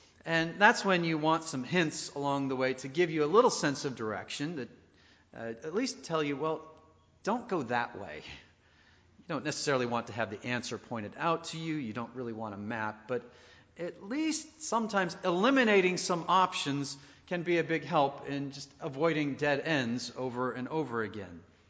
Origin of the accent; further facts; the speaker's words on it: Washington, United States; in my home state of Washington.